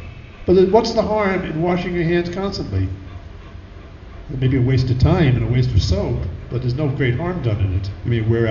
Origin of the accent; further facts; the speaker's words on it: New York City, New York, United States; born there; Especially why I was born in New York City, you know, in the middle of the Kali Yuga, because of my offenses.